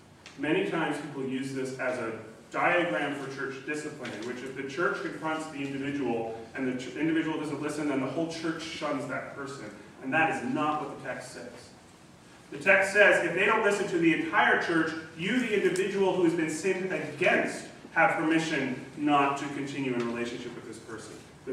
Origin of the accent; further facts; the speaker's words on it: United States; I'm originally from the States, my family's all living in the States again